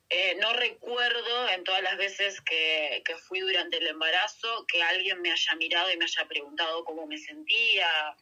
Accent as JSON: {"language": "Spanish", "town": "Junín", "region": "Buenos Aires Province", "country": "Argentina", "tie": "born or raised there", "lives_now": "Jujuy, Argentina", "said": "Yo soy de una provincia de Argentina que se llama Provincia de Buenos Aires. Ahí hay una ciudad que se llama Junín. Yo nací ahí, me crié ahí. Pero hace bastante tiempo me vine a vivir al norte de la Argentina, una provincia que se llama Jujuy"}